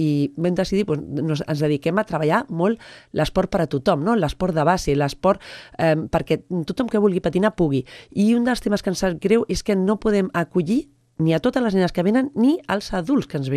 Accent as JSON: {"language": "Catalan", "town": "Sant Cugat del Vallès", "region": "Catalonia", "country": "Spain", "tie": "born or raised there", "said": "els que sí que som de Sant Cugat de tota la vida"}